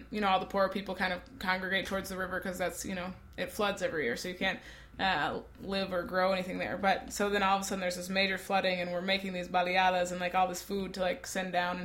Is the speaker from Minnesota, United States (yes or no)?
yes; Minnesota, United States; I'm from Minnesota, you know?